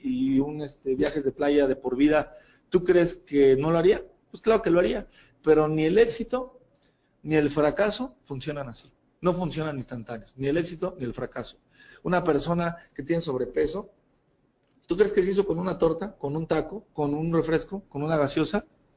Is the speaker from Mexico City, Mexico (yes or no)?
yes; Mexico City, Mexico; Y ahora con lo que pasó acá en mi país, en México, y sobre todo en mi ciudad, en la Ciudad de México